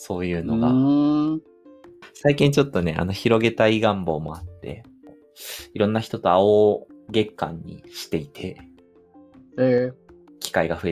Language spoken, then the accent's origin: Japanese; Okayama, Japan; 地元の岡山にいてもイメージつかないもん